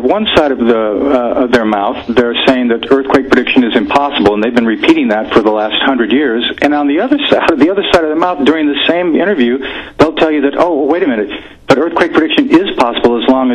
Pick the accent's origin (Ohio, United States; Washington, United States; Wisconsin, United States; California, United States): California, United States; Los Angeles; And I know in Anchorage, and I'm from Los Angeles